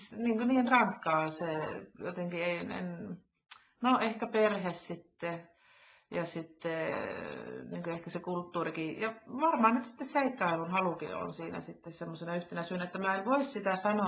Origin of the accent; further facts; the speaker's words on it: Tornio, Lapland, Finland; moved away; kesäisin olen Suomessa ja menen niin kuin erityisesti Tornioon sitten, mistä mä oon kotoisin.